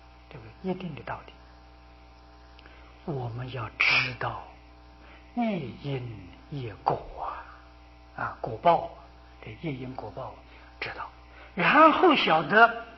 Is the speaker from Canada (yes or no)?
no; Taiwan; 我们台湾今天这么样的富裕